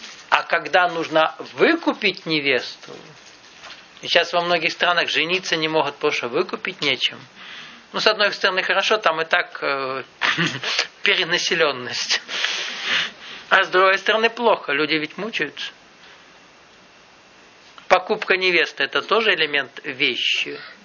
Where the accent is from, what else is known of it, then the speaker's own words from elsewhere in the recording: Nalchik, Kabardino-Balkaria, Russia; Я вырос в Нальчике, знаю, что говорю.